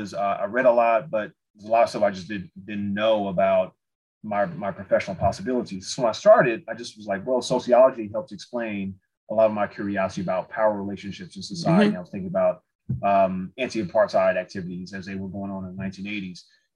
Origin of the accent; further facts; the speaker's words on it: Los Angeles, California, United States; also born or lived in Chicago; now in Connecticut, United States; So as you mentioned, I was born in Chicago, raised in Los Angeles, and I am